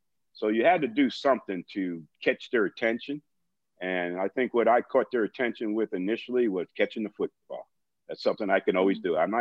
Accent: New Jersey, United States; now in Tulsa, United States; I grew up in New Jersey, a Giant and Jet fan. So I wasn't a Cowboy fan, and I'm upset the Giants and Jets aren't on TV down here in Tulsa.

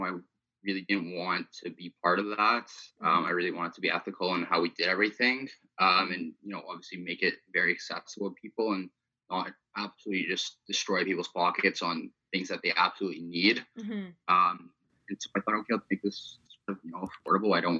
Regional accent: Toronto, Ontario, Canada; I'm from Toronto, Ontario. Finished my first year of BBA at Laurier, going into my second in the fall.

